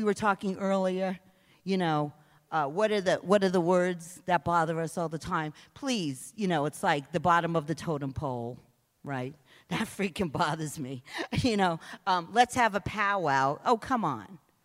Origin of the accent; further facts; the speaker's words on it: United States; That's what it's like being an Indian. They turn around and they say, oh, we didn't know there were so many Indians.